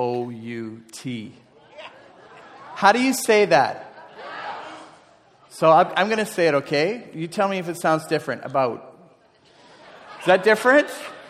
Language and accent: English; Canada; I'm Canadian